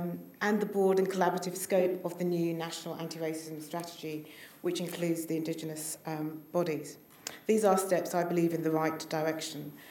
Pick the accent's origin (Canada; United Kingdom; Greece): United Kingdom; now in Australia; been able to fit into an Australian society because of the social and political privilege of being British.